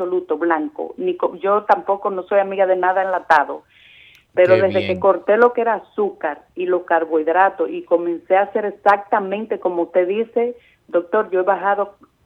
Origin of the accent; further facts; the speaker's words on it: Bonao, Monseñor Nouel, Dominican Republic; born there; Mi papi es del sur, mi papi es de Baní, mi mami es de Río de San Baní. Juan, y se conocieron en la capital y yo nací en Bonao.